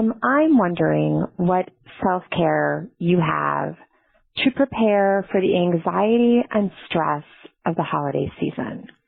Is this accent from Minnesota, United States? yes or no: yes; Minnesota, United States; I am from Minnesota.